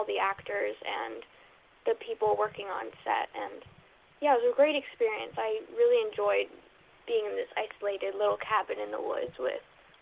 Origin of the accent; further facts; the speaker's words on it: Manitoba, Canada; I'm actually from Manitoba myself, so I kind of knew what I was walking into, like with the scenery and the climate.